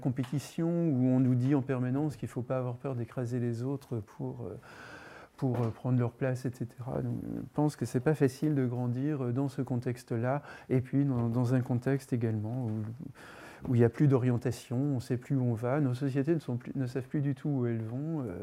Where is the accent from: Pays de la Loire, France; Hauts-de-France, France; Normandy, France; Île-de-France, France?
Pays de la Loire, France; Le Mans; Moi, dans mon quartier, quand j'étais petit au Mans, dans toutes les familles, il y avait au moins 3-4 gamins.